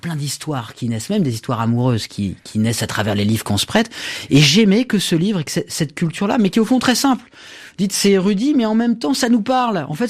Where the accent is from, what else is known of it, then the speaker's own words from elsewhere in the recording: Le Havre, Normandy, France; puisque j'ai grandi au Havre.